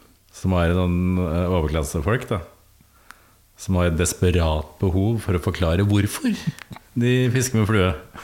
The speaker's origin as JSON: {"language": "Norwegian", "town": "Bærum", "region": "Akershus", "country": "Norway", "tie": "born or raised there", "said": "det var ikke der jeg vokste opp I Bærum, noe overklassested, da, med sånn akademikerbasert."}